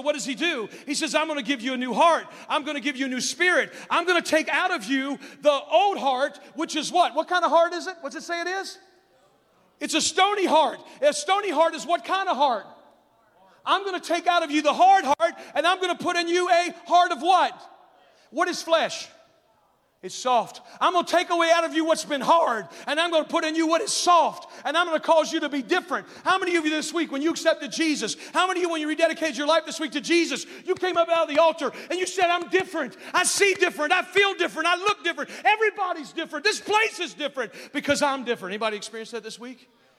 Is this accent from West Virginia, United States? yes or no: yes; West Virginia, United States; I'm from West Virginia. We just get sweaty, folks.